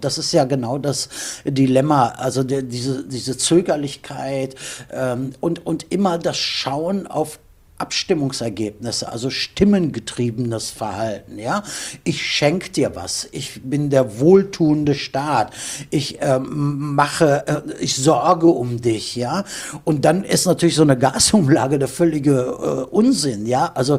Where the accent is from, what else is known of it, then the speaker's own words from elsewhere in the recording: Germany; Also ich bin Deutscher, in Deutschland geboren